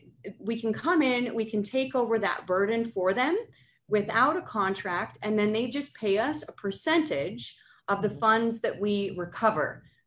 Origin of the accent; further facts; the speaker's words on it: United States; accent: American; now in United Kingdom; So I actually live in the UK, despite my American accent.